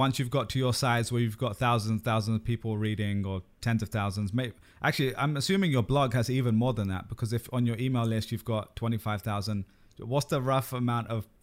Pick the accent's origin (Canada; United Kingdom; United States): United Kingdom; London; because I'm from London. I think you might even live in East London, where I'm from as well.